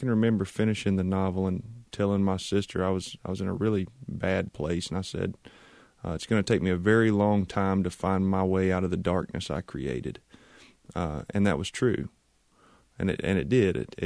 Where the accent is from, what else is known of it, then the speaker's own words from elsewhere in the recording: Charlotte, North Carolina, United States; Oh, I grew up in Charlotte, but I moved to the mountains as soon as I could.